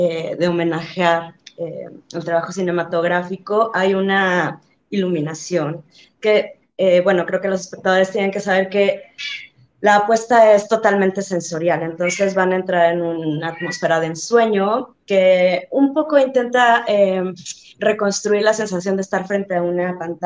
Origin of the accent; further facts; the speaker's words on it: Baja California Sur, Mexico; Yo soy de Baja California